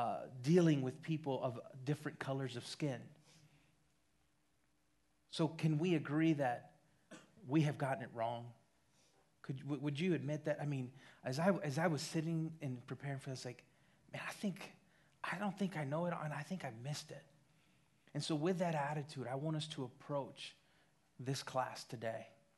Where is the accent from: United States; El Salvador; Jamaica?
El Salvador; I'm from El Salvador, and so automatically I'm categorized as Latino, Hispanic